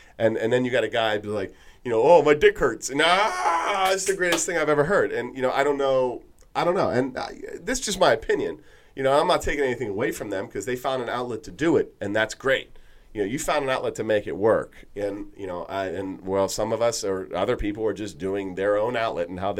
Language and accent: English; Pittsburgh, Pennsylvania, United States; I take it back to Pittsburgh, right? Maybe growing up in Pittsburgh, like it's such a classic rock town. Like it's kind of stuck musically in like the 70s, 80s, 60s